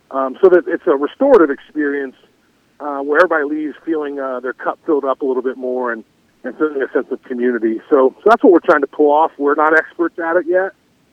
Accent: Indianapolis, Indiana, United States; I'm from Indianapolis. We don't get this kind of rolling hills and beauty up there.

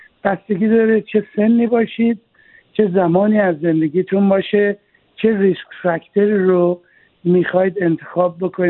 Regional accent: Iran; moved away as an adult; در سن 24 سالگی از ایران اومدم بیرون

